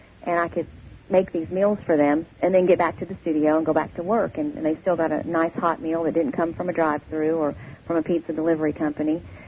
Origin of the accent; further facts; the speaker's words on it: Texas, United States; now in Nashville, United States; I'm originally from Texas. I've lived in Nashville for about 20 years